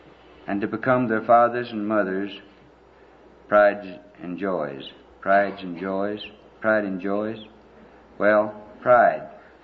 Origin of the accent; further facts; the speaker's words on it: Alabama, United States; I was born and raised in Alabama. We used to have some peach trees around the edge of the yard.